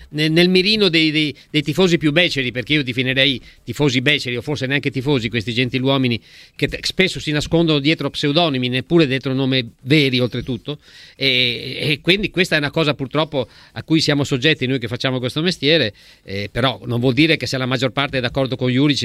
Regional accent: Veneto, Italy; è una squadra veneta, io sono veneto.

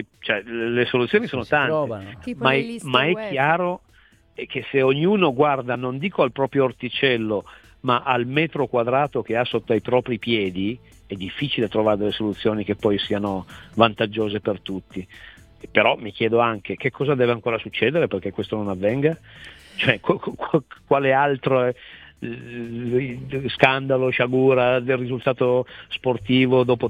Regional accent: Turin, Piedmont, Italy; te lo dico da torinese

